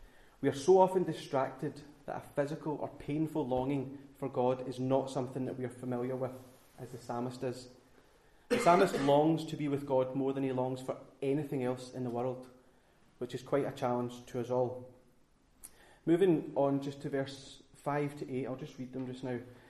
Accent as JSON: {"language": "English", "town": "Glasgow", "region": "Scotland", "country": "United Kingdom", "tie": "born or raised there", "said": "I was born and brought up in Glasgow, and would have had no problem getting myself around the city"}